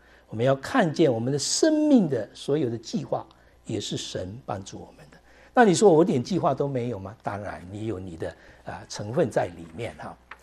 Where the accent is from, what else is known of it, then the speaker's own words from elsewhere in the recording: China; 我们是中国人这里没有美国人吧